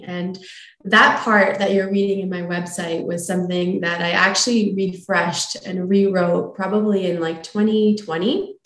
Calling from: Toronto, Ontario, Canada; I'm calling in from Toronto in Canada, and I'm doing great.

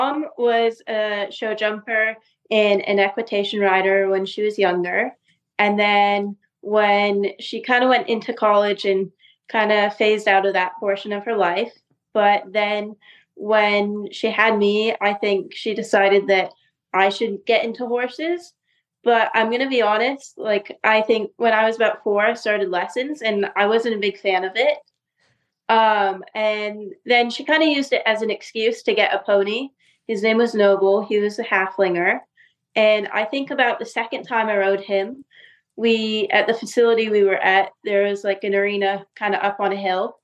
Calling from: Ocala, Florida, United States; I'm coming from Ocala, Florida, in my house right now.

